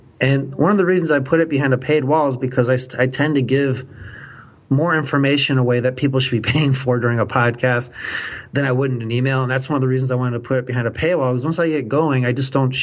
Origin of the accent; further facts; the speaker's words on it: Midwest, United States; accent: Midwest; I have to spell it because my Midwest accent sometimes doesn't sound very clear.